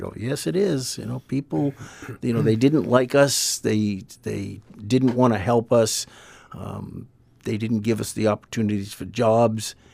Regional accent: Massachusetts, United States; And I came back to my hometown in Massachusetts.

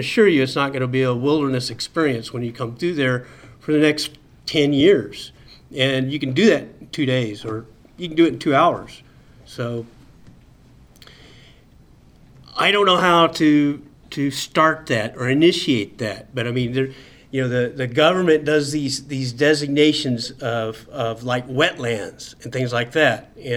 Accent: Whittier, California, United States; And I'm from Whittier, and I'm just telling you

